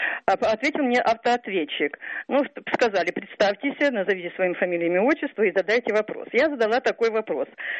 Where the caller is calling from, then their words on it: Volzhsky, Volgograd Oblast, Russia; я звоню из Волжского, Волгоградской области.